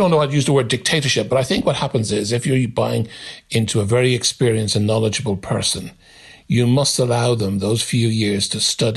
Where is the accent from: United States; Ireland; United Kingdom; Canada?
Ireland; Dublin, Leinster; Well, when I grew up in Ireland, in Dublin, my father loved to grow potatoes and the vegetables and the tender roses and the lawns.